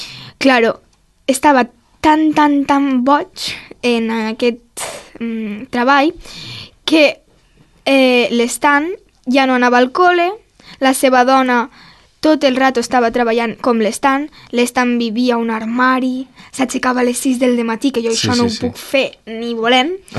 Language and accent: Catalan; Reus, Catalonia, Spain; born there; now in Roquetes, Spain; tinc també 11 anys, vaig néixer el gener i, bueno, he nascut a Reus, però vic aquí ara.